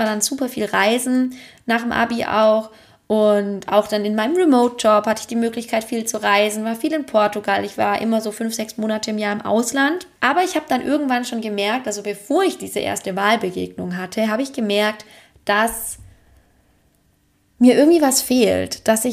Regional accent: Germany; In meiner Kindheit in Deutschland war ich auch jeden Tag im Wald.

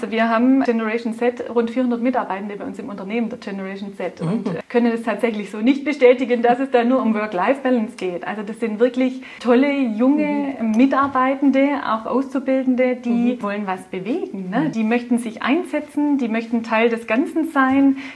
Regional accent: Baden-Württemberg, Germany; accent: Swabian; Wir sind Schwaben, ich gehe davon aus, man hört es auch an meinem Dialekt.

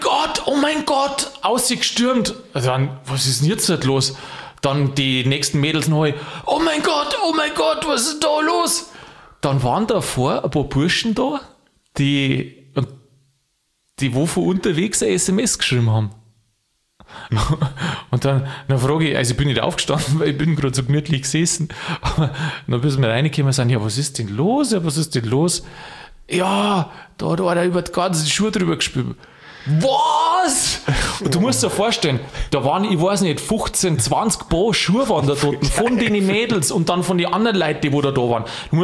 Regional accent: Bavaria, Germany; Ich sage dir jetzt aber den Brauch aus Niederbayern oder aus da der Region, wo ich herkomme

